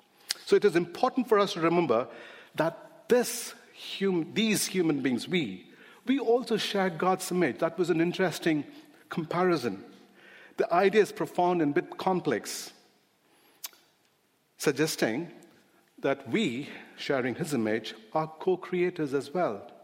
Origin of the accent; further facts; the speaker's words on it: India; when I grew up in India, I see the parable very differently